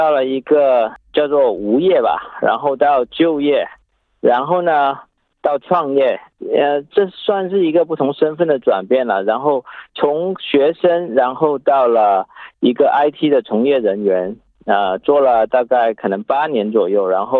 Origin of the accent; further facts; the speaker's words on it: China; now in Australia; 我来自中国，然后13年了在澳洲，